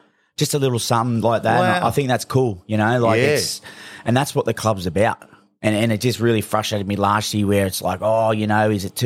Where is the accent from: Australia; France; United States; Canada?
Australia; Belmore, New South Wales; I'm a Bulldog through and through. I grew up in Belmore